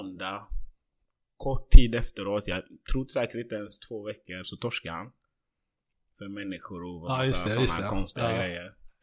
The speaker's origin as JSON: {"language": "Swedish", "country": "Sweden", "tie": "born there", "said": "jag är född i Sverige"}